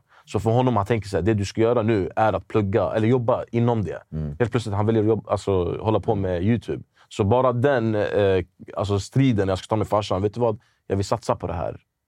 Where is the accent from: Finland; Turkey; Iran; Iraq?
Iraq; now in Sweden; Bro, min familj, vi kom från Irak. Från krig. Så det första min farsa gjorde när han kom till Sverige, det var att börja jobba som svetsare.